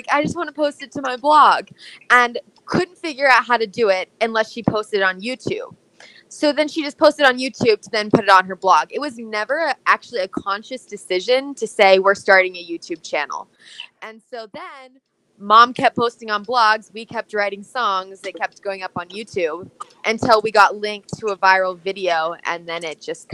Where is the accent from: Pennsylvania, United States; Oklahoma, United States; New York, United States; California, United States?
Oklahoma, United States; now in Arizona, United States; So Chloe and I grew up in Oklahoma, actually. And then, like you said, got transplanted. We moved to Arizona.